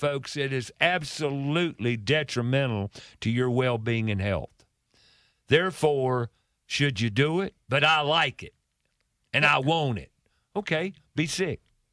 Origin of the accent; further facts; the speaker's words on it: the South, United States; I love to eat growing up in the South.